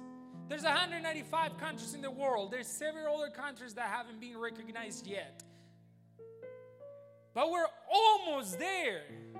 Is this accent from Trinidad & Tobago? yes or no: no; Spain; So many people, when I was in Spain, so you guys know I'm from Spain, when I was in school and I didn't go to the parties